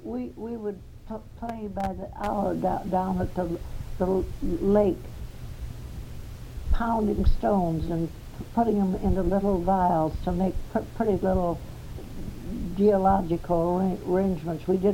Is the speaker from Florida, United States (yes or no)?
no; Madison, Wisconsin, United States; born there; I was born in Madison in 1892.